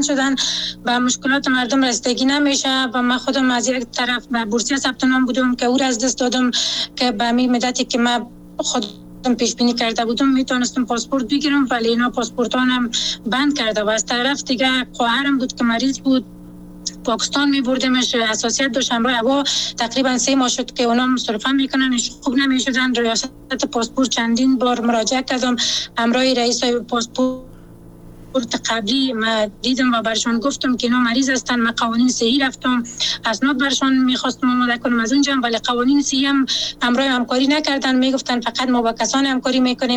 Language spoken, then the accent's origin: Persian; Afghanistan; خودم یک شهروند هستم، از افغانستان هستم